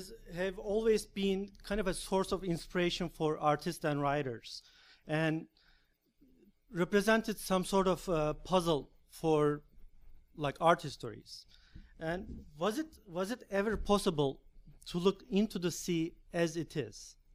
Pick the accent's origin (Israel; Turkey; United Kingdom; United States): Turkey; English is a second language; I mean, I'm coming from Turkey, and Mediterranean Sea kind of haunts us as a sea that is as a historical territory.